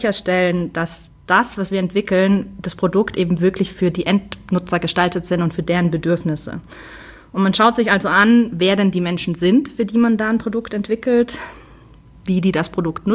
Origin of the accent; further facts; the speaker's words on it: Stuttgart, Baden-Württemberg, Germany; accent: Swabian; now in Munich, Germany; Das ist auch so ungefähr die Zeit, zu der ich nach München kam. Davor komme ich nämlich eigentlich aus der Stuttgarter Ecke, was man mir meistens nicht so anhört, außer ich bin mit anderen Schwaben unterwegs oder ich werde sauer, dann kommt das auch immer wieder durch.